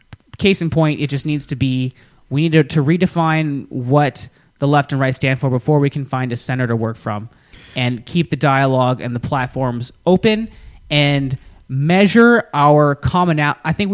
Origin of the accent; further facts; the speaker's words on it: United States; I'm Hispanic American, and I'm a woman, and I'm gay.